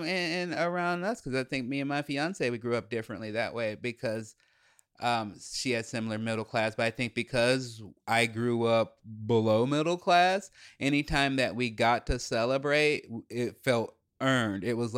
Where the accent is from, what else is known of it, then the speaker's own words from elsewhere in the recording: Chicago, Illinois, United States; especially because we grew up in Chicago, she was like, well, I can't afford to do these things, but I can take you to the museum on the free day.